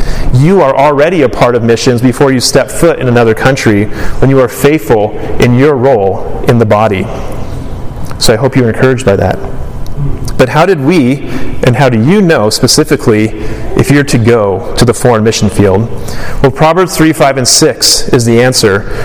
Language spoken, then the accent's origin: English; Malaysia; when I was a youth growing up in Malaysia.